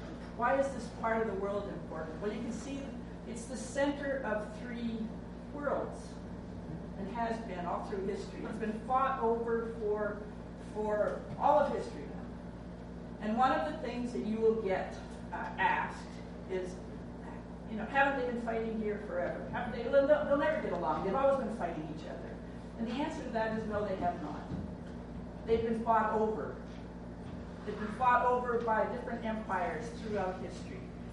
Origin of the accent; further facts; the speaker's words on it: Alberta, Canada; I'm Canadian, and I'm known as a Canadian, but I could be known as an Albertan because I'm from Alberta. I've never called myself